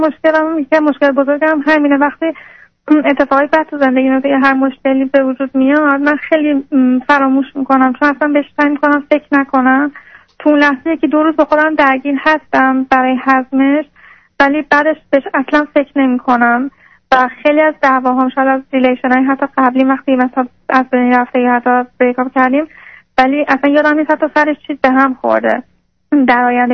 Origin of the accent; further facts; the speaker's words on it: Iran; moved away as an adult; الان هر دومون بیرون از ایرانیم و اون کار میکنه. من یه دو سال و نیمه اومدم